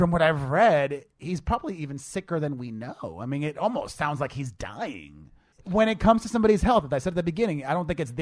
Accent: Miami, Florida, United States; born there; So I'm Latino, but I was born in Miami, so I am circumcised.

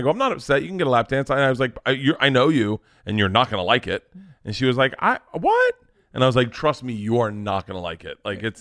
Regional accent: Florida, United States; I think because I grew up in Florida, the lap dances were, you just never confuse them with cheating.

